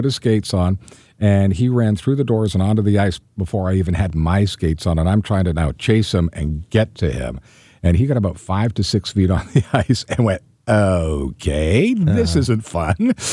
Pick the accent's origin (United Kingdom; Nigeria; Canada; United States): United Kingdom; England; born there; I was born in England.